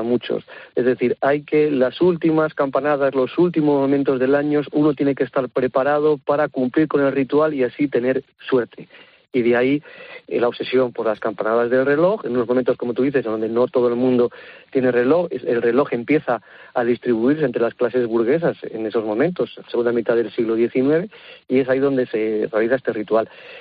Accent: Valladolid, Castile and León, Spain; Yo soy de Valladolid

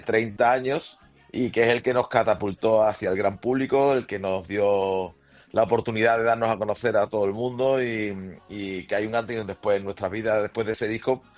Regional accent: Seville, Andalusia, Spain; pues nada más decir que somos de Andalucía, que somos de Sevilla, pues es como un pasaporte que nos abre muchas puertas.

